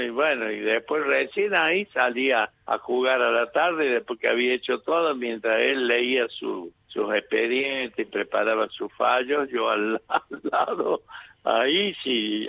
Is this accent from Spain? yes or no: no; Córdoba, Argentina; me fui de Córdoba echado por negro y termino en USA de blanco.